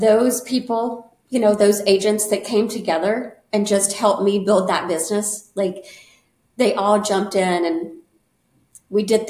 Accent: West Virginia, United States; now in Lake Anna, United States; I'm from West Virginia, came from West Virginia.

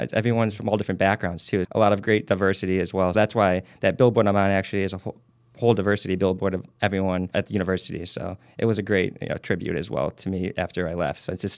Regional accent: Bloomfield Hills, Michigan, United States; For me, I'm from Bloomfield Hills, Michigan.

